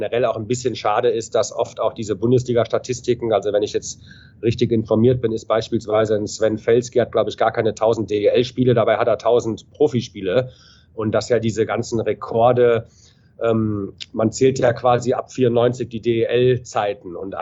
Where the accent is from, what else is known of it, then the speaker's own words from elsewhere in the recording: Düsseldorf, North Rhine-Westphalia, Germany; born there; ich bin gebürtiger Düsseldorfer